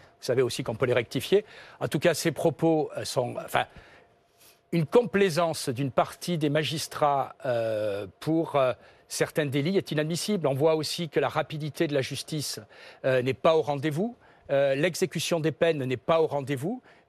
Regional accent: Provence-Alpes-Côte d'Azur, France; Je suis originaire du Vaucluse.

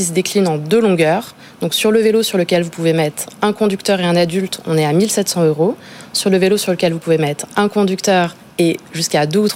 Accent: Paris, Île-de-France, France; Fils grandit à Paris, j'ai grandi à Paris.

